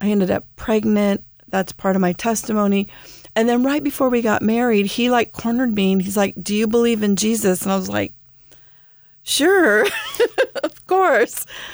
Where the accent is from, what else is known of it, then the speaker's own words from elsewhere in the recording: Carson, California, United States; I grew up in Carson, which is another story we'll get into.